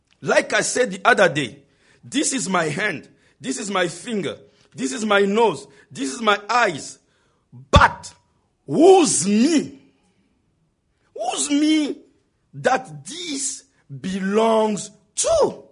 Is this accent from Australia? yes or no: no; New Zealand; I come from New Zealand, I'm a missionary.